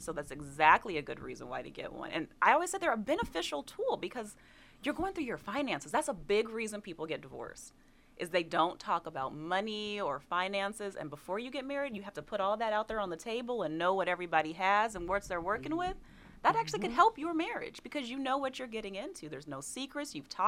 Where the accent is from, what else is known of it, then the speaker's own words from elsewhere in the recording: Atlanta, Georgia, United States; also born or lived in London / Germany / Korea / Texas; now in Houston, United States; So I've lived in London, Germany, Korea, Texas, all over. So I moved here from Houston. I say I'm from Atlanta because that's where I went to high school. That's where my parents are from.